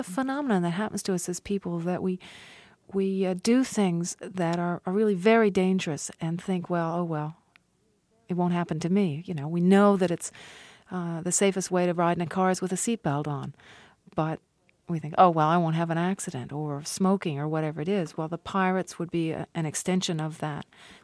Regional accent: United States; was that being an American, I know my own country

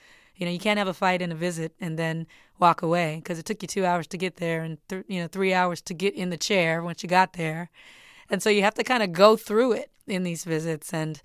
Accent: Compton, California, United States; exploring a character that might live where I grew up in Compton, California.

